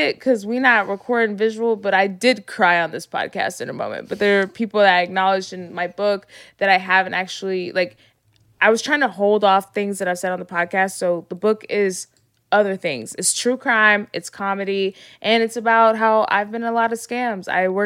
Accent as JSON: {"language": "English", "region": "Texas", "country": "United States", "lives_now": "Los Angeles, United States", "said": "Living in LA, like I'm from Texas, so you can go 5 miles and it'll take you 15 minutes."}